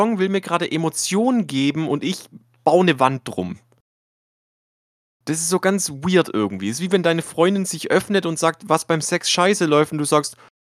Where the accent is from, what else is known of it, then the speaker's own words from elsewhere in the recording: Poland; Ja, ich bin Pole.